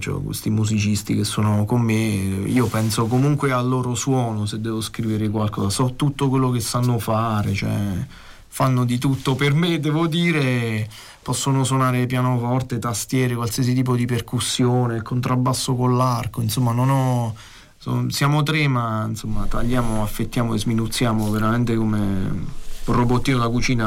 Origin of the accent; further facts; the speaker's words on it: Campobasso, Molise, Italy; born there; c'è un posto in cui vado, vicino a dove sono nato, a Campobasso